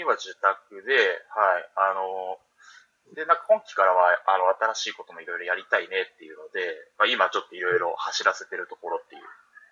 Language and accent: Japanese; Ehime, Japan; 僕出身は愛媛です。